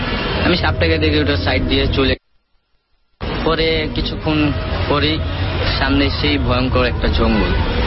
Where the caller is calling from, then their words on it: Dhaka, Dhaka Division, Bangladesh; আমি ঢাকা বাংলাদেশ থেকে বলছি, গোপীবাগ সপ্তম গলি থেকে।